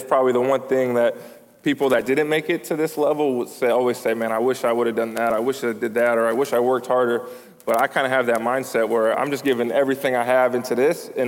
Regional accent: California, United States; I grew up in Northern California. Our high school was in the East Bay.

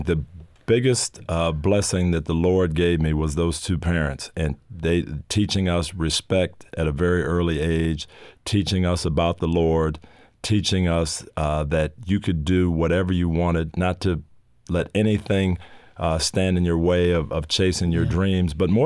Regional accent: Michigan, United States; As a matter of fact, I grew up in Michigan, and I was recruited by your favorite school, USC.

